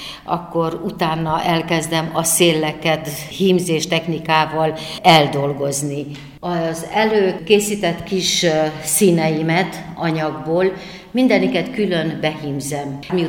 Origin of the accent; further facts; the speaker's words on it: Joseni, Harghita, Romania; visszavisz a szülőfalumba, visszavisz Gyergyóalfaluba, ahonnan elindultam.